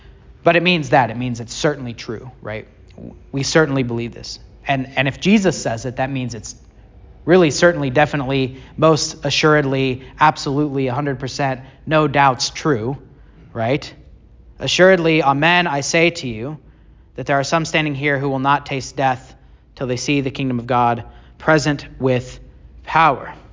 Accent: Bible Belt, United States; even growing up in the Bible Belt, Wednesday nights, right?

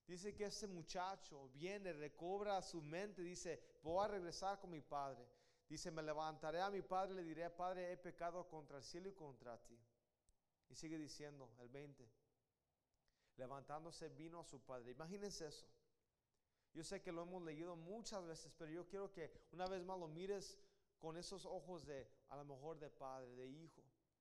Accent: Guadalajara, Jalisco, Mexico; A mí me gusta decir apá. Somos de Guadalajara.

